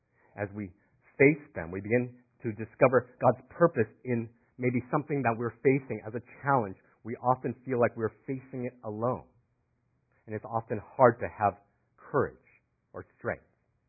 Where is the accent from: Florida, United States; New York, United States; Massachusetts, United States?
Florida, United States; now in California, United States; Some of you know that I didn't grow up in California. Actually, my early formative years, I grew up in Florida before my father passed away.